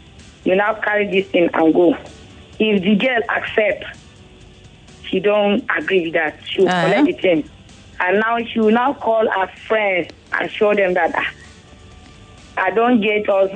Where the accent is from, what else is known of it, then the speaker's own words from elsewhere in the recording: Plateau, Nigeria; I'm from Plateau State, Lantern Local Government.